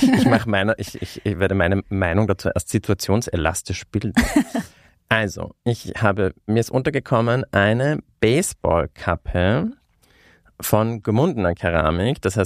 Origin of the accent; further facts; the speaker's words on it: Carinthia, Austria; weil ich bin ja aus Kärnten